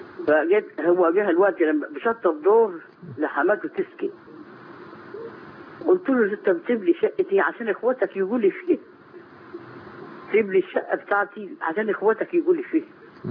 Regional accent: Damietta, Damietta Governorate, Egypt; من دمياط.

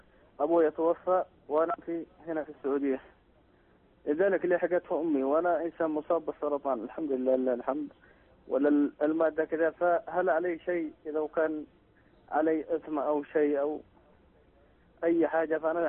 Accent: Yemen; moved away; فأنا من اليمن ولي هنا 15 عام زي ما قلت.

